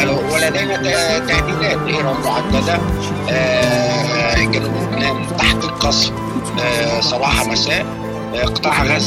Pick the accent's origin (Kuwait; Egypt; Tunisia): Egypt; عشان أنا أعرف مصر وإن أنا مصري